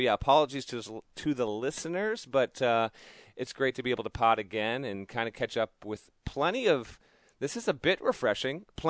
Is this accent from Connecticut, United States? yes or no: yes; Connecticut, United States; is up here in my home state of Connecticut